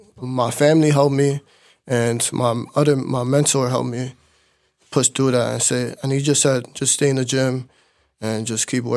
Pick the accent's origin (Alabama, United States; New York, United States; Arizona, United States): New York, United States; New York City; No, I'm from Washington Heights, and I moved to the Bronx when I was like around 14, 15.